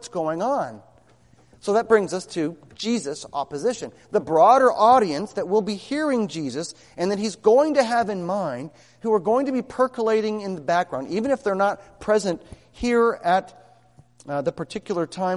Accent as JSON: {"language": "English", "town": "Pittsburgh", "region": "Pennsylvania", "country": "United States", "tie": "born or raised there", "said": "I learned about it when I was a kid growing up in Pittsburgh."}